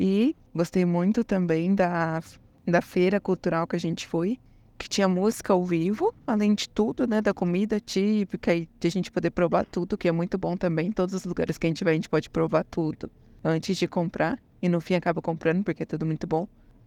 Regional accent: Indaiatuba, São Paulo, Brazil; tenho 22 anos, eu vim lá do interior de São Paulo, em Indaiatuba, para conhecer um pouquinho da Serra Gaúcha.

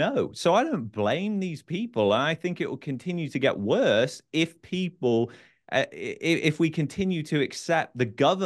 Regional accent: United Kingdom; now in Canada; like that's like my home country. So to your point, I've seen this happen in my own country in the UK. And the UK is way worse.

